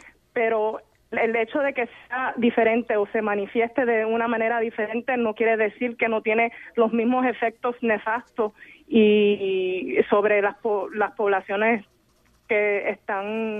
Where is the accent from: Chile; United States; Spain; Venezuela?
United States; now in Canada; yo me crié en los Estados Unidos